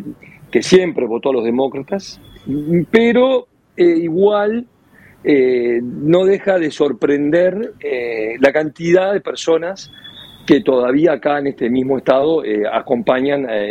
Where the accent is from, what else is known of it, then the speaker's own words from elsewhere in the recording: Argentina; Se ve que vengo de Argentina con renovado y fresco, con buenas energía, ¿no?